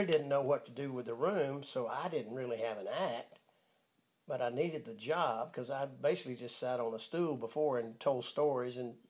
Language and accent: English; Florida, United States; now in Nashville, United States; Yeah, near Gainesville.